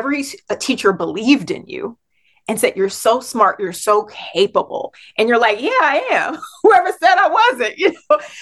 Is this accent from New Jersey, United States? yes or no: no; Los Angeles, California, United States; also born or lived in Fresno; I moved to LA when I was about 3 years old. I was born in Fresno, California, which is the central part of California, to two parents who got married at 17 and 18.